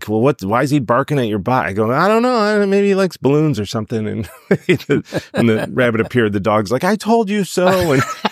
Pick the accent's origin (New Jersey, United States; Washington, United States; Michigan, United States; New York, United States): Michigan, United States; Detroit; Years ago, I grew up in Detroit and I was good friends with Jason Burns, still am.